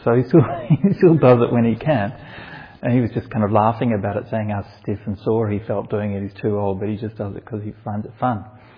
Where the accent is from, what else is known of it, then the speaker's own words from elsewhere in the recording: Perth, Western Australia, Australia; Perth is actually my hometown, right? I was born in Perth.